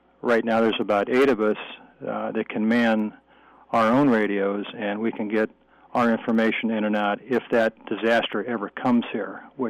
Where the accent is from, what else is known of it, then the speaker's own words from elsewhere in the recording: Youngstown, Ohio, United States; now in South Carolina, United States; I am from Youngstown, Ohio. I grew up there, and I moved to South Carolina in 1987.